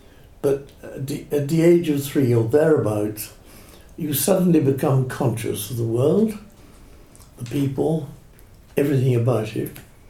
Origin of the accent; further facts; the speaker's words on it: Hastings, South East England, United Kingdom; born there; I was born in Hastings.